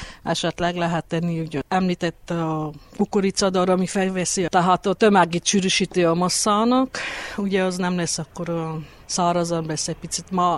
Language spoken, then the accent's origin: Hungarian; Csíkszentdomokos, Harghita, Romania; now in Csíkmadaras, Romania; Én Csíkszentdomokosról kerültem ide, itt amit elsajátítottam, évek óta megtanultam.